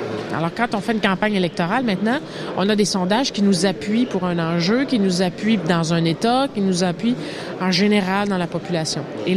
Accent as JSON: {"language": "French", "country": "Canada", "said": "parce que ça n'a rien à voir avec la façon dont ça se fait chez nous au Canada."}